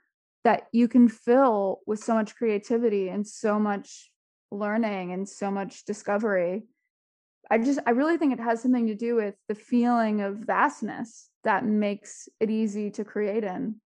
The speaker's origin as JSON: {"language": "English", "town": "Phoenix", "region": "Arizona", "country": "United States", "tie": "born or raised there", "said": "I'm born and raised in Phoenix, Arizona."}